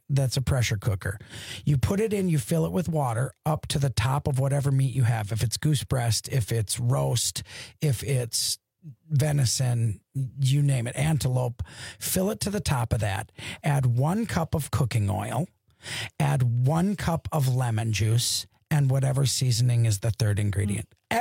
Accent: Wisconsin, United States; I'm from Wisconsin, so

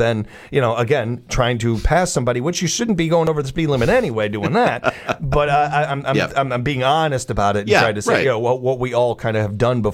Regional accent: United States; I'm American.

